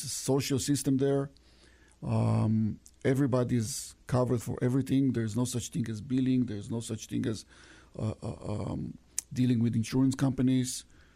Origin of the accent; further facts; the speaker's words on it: Israel; also born or lived in Ukraine; Well, yeah, I was born in Ukraine, grew up in Israel.